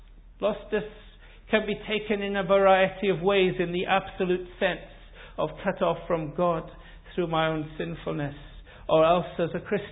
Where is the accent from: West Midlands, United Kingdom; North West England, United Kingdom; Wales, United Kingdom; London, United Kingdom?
Wales, United Kingdom; I come from South Wales originally and grew up on a farm, and we kept sheep as well as cattle on the two farms.